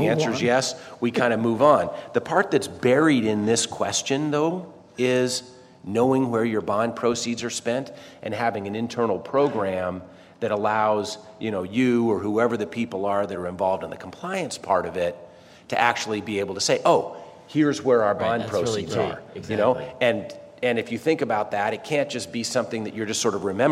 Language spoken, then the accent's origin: English; California, United States; But you know, I'm from California. I helped write the stem cell initiative that went into play there